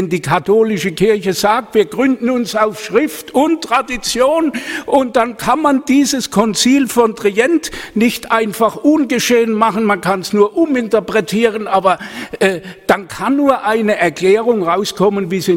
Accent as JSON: {"language": "German", "region": "Baden-Württemberg", "country": "Germany", "said": "Ich habe manchmal aus Spaß gesagt, ich bin ja Badener, gell, versteht's richtig."}